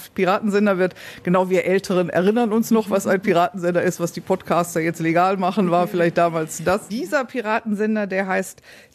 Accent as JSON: {"language": "German", "town": "Bonn", "region": "North Rhine-Westphalia", "country": "Germany", "tie": "born there", "said": "ich bin nämlich in Bonn geboren"}